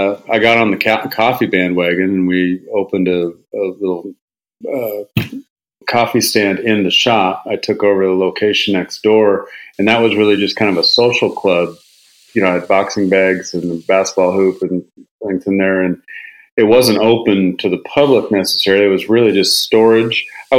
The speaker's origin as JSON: {"language": "English", "town": "Seattle", "region": "Washington", "country": "United States", "said": "I was from Capitol Hill. No kids had cars. We were all bikes and skateboards."}